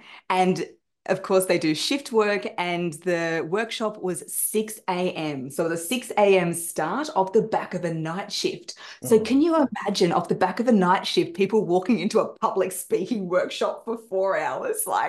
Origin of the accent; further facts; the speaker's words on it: Wollongong, New South Wales, Australia; And I grew up in Wollongong.